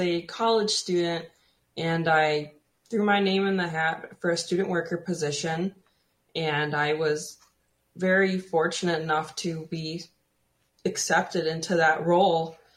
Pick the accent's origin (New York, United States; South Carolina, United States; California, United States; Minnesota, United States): Minnesota, United States; I am affiliated with the White Earth Tribe, and I am from the Twin Cities area.